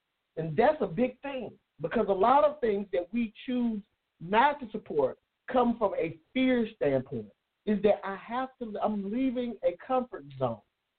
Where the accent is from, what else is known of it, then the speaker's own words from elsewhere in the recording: DeKalb County, Georgia, United States; also born or lived in Fulton County; For me, I remember growing up in DeKalb County, Georgia. I was born in Fulton, raised in DeKalb.